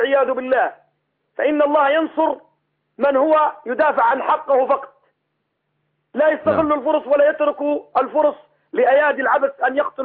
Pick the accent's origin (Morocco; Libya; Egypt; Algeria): Libya; أنا كمواطن ليبي كنت أعاني ما يعانيه الشعب السوري